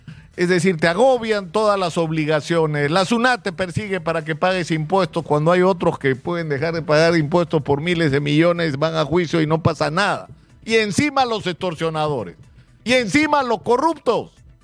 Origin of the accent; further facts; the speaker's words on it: Peru; lo que ha demostrado el partido con Uruguay es lo que somos los peruanos